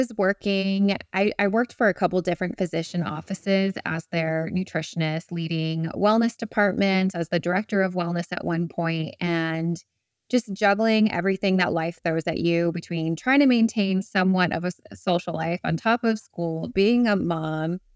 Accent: Alaska, United States; So I grew up in Alaska, so lots of mountains, hiking, snowboarding, ice skating

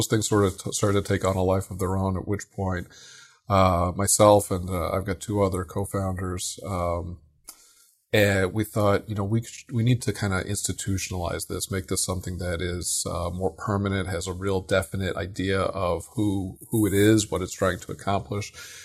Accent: Phoenix, Arizona, United States; And I'm from Phoenix. I live in Phoenix. I moved back to Phoenix

